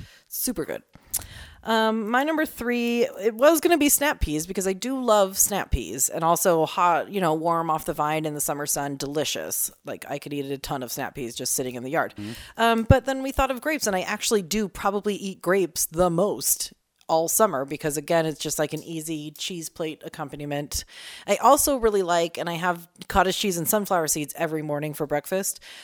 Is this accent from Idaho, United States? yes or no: yes; Sandpoint, Idaho, United States; Hands down, one of the best things about summer growing up in Sandpoint.